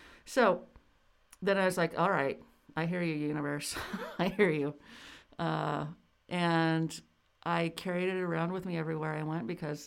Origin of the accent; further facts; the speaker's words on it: California, United States; Yeah, well, I grew up in the Bay Area.